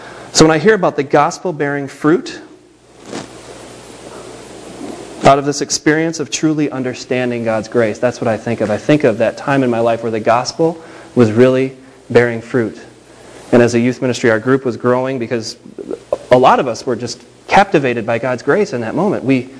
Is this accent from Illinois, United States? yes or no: yes; Illinois, United States; I grew up in Illinois, but I went to church my whole life.